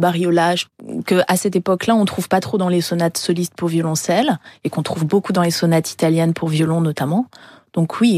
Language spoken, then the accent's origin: French; Hauts-de-France, France; moi je suis nordiste, hein, je suis née dans le Nord.